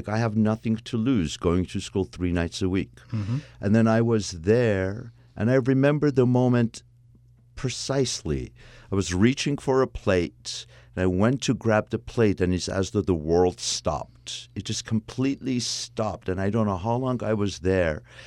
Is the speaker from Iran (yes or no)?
yes; Iran; because I'm an Armenian from Iran